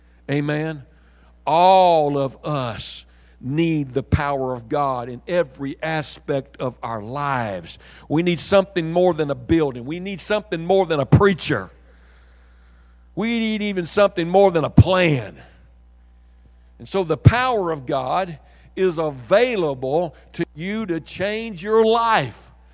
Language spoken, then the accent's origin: English; Mississippi, United States; now in Universal City, United States; When I first came to Universal City, I didn't use lofty words and impressive wisdom. I was from Mississippi.